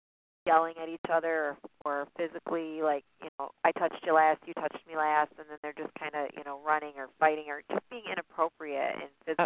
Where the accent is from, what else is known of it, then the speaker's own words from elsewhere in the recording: Rockford, Michigan, United States; from Rockford, Michigan.